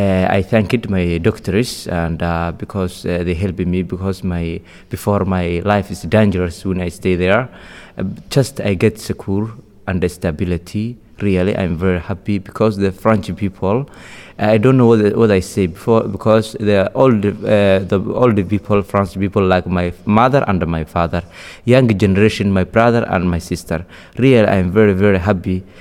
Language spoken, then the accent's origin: English; Somalia; English is a second language; now in France; I prefer to die in the sea Mediterranean because I come from Somalia, I come in Sudan, I come in Libya